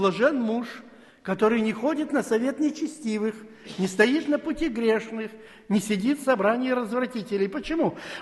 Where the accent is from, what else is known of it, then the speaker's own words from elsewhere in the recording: Almaty, Kazakhstan; Ну, я из Алматы, в Алмате жил много времени